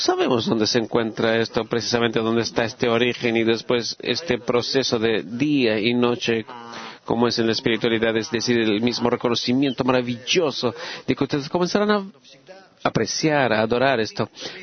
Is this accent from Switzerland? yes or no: yes; Switzerland; de Suiza.